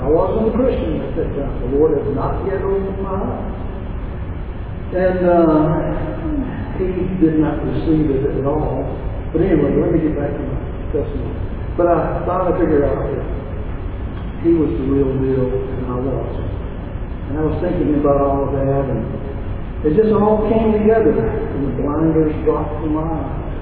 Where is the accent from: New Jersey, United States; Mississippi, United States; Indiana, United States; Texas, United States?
Mississippi, United States; But growing up in South Mississippi, kind of on the poverty level, I had six sisters and one brother.